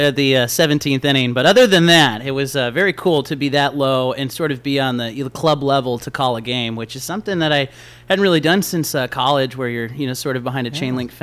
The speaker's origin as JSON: {"language": "English", "town": "San Diego", "region": "California", "country": "United States", "tie": "born or raised there", "said": "I grew up in San Diego, so that was a annual tradition"}